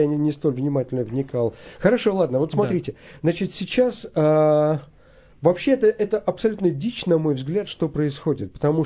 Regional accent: Kazakhstan; То есть я вообще из Казахстана, казах.

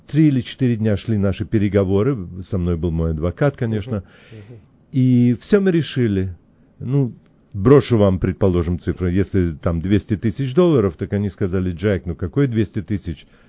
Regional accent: Latvia; я не говорил ему из России, я сказал ему, я из Латвии

